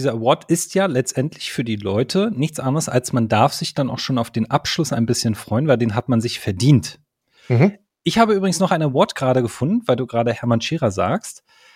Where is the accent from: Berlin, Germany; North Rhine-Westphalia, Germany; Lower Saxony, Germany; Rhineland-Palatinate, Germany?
Berlin, Germany; Natürlich bin ich Berliner.